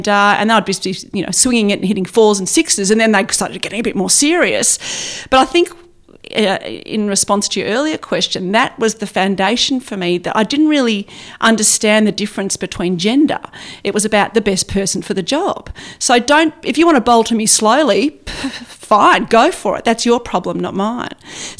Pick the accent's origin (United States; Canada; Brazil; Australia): Australia; East Burwood, Victoria; also born or lived in Donvale; I grew up in East Burwood where we first lived and then moved to Donvale. So we're on a couple of acres in Donvale